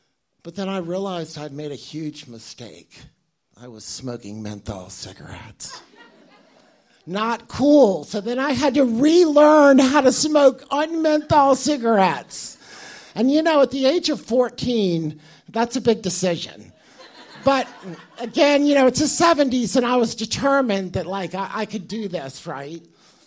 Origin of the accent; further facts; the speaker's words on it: Virginia, United States; I'm originally from Virginia.